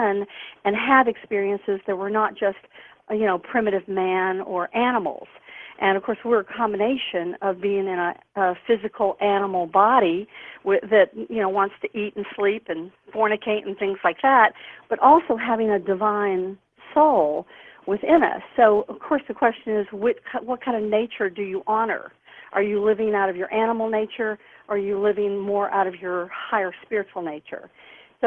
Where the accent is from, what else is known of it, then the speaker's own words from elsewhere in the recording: Deep South, United States; when I was raised here in the Deep South, I was raised to believe